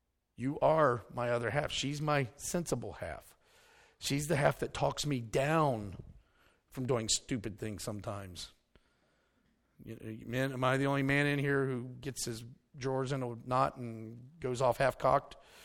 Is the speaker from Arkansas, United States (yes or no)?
no; West Virginia, United States; I'm from West Virginia. And I can't say a whole lot more about the gene pool there either.